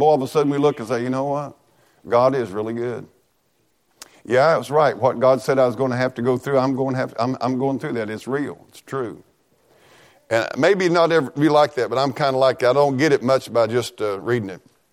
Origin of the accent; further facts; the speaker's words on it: Norwood, Missouri, United States; Now, I was born in Mountain Grove, raised south of town here, went to school right over here. I mean, I've been right here in Norwood all my life.